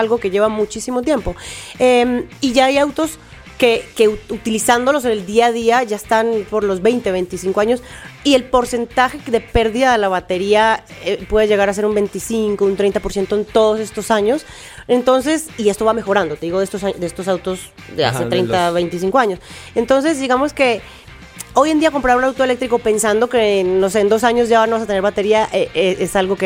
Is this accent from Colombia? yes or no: yes; Medellín, Antioquia, Colombia; now in Mexico; Yo soy colombiana, soy de Medellín, Colombia. Vivo en México hace ya unos 6 años y cachito. Pues ya tengo 2 hogares.